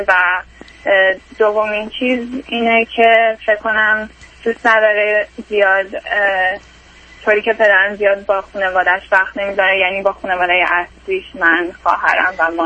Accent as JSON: {"language": "Persian", "country": "Iran", "moved": "yes", "lives_now": "United States", "said": "ما از ایران اومدیم به آمریکا"}